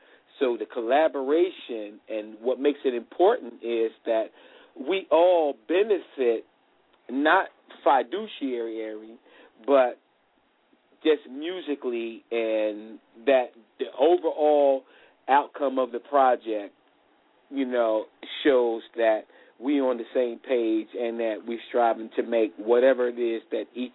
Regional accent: Philadelphia, Pennsylvania, United States; now in Rex, United States; I'm calling in from Rex, Georgia, right outside of Atlanta, Georgia, via Philadelphia. That's where I'm from. I've just been down here for a couple of years

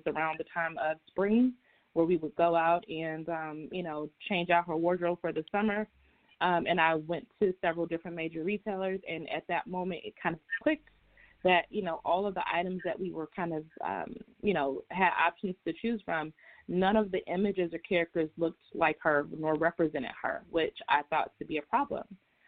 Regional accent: Chicago, Illinois, United States; now in Atlanta, United States; So I'm originally from Chicago, currently living in Atlanta with my family

